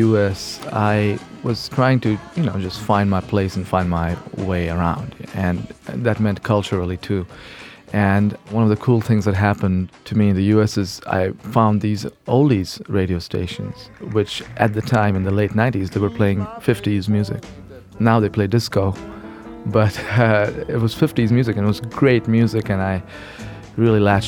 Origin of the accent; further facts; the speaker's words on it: Mumbai, Maharashtra, India; I grew up in Mumbai, India. It was Bombay back then.